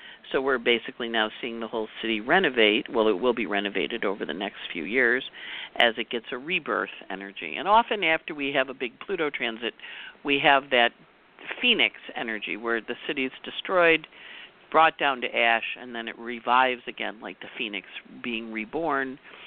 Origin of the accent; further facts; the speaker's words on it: New York, United States; And, you know, I'm from New York, but I don't say I'm from New York.